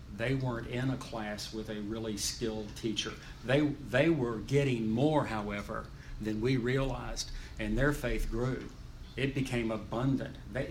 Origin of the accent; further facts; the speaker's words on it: Louisiana, United States; I grew up in Louisiana, Renee grew up in Oklahoma, we met at Fayetteville, we went through college together